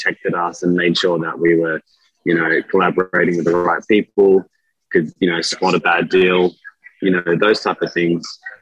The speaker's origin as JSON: {"language": "English", "town": "Sydney", "region": "New South Wales", "country": "Australia", "tie": "born or raised there", "said": "I was born and raised in Western Sydney. My father's Tanzanian and my mom's Australian. They met each other in the 80s and had me in 1990."}